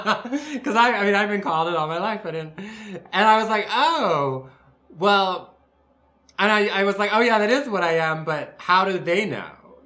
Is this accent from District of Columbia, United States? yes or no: yes; Washington, District of Columbia, United States; I was born in Washington, D.C., you know, one of the most horrible places in the world, without a question. And I grew up in the suburbs in a sort of like assimilated Jewish professional family